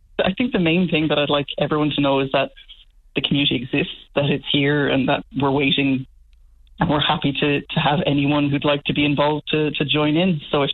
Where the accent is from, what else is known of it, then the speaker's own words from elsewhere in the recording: Tralee, County Kerry, Ireland; As I said, I grew up in Tralee myself and it was a bit of a lonely existence.